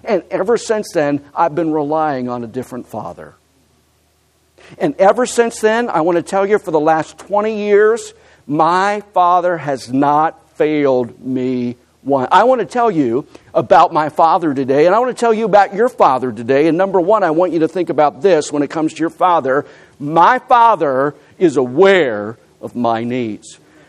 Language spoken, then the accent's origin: English; Pennsylvania, United States; I grew up in Pennsylvania, very thankful for my mom and dad.